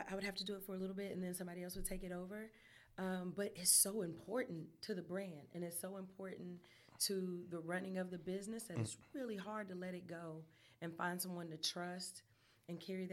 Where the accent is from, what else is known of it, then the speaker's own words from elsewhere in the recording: Charlotte, North Carolina, United States; I am from Charlotte. I'm from the west side of Charlotte, Office Boulevard. I went to Myers Park High School, South Mech High School.